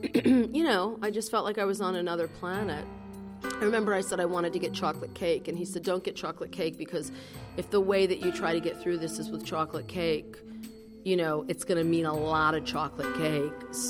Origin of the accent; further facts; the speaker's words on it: Brooklyn, New York, United States; Where are we from? You know, we're from Brooklyn. No, originally, you know, we're from the garment district.